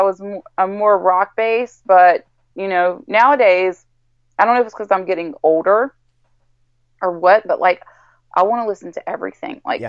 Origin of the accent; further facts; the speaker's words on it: Louisiana, United States; I'm from Louisiana, from the South in the States.